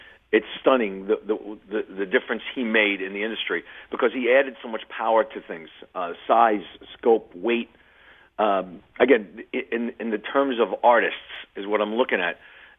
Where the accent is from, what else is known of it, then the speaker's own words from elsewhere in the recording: Forest Hills, New York, United States; because we grew up near Forest Hills, and we would drive past